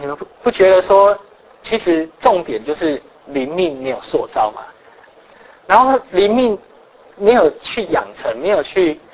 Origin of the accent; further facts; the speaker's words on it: Taichung, Taiwan; 那我从小就住在台中，所以我们在台中这个地方，我们搬了八次家。